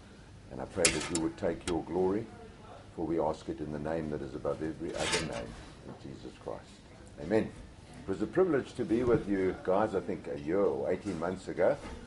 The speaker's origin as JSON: {"language": "English", "country": "South Africa", "tie": "born there", "said": "So I was born in South Africa, born a Christian, and I probably regarded myself as a better Christian than most because I was born a Presbyterian."}